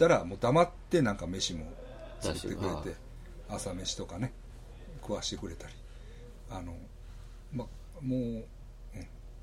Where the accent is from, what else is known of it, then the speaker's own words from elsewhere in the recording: Kyoto, Japan; あとだから京都行ってね、僕の実家にも来ました。僕の実家、正月の1日2日は僕の実家です。